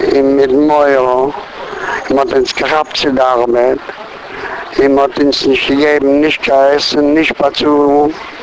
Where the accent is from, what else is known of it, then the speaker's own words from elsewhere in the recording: Oświęcim, Lesser Poland, Poland; German is a second language; Meine Jugend in Polen ist nicht gewesen sehr freilich